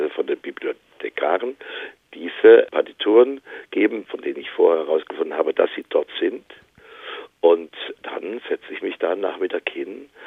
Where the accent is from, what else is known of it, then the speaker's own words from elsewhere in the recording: Southwest Germany, Germany; welche Komponisten im südwestdeutschen Raum, das ist ja meine Heimat und meine Wirkungsstätte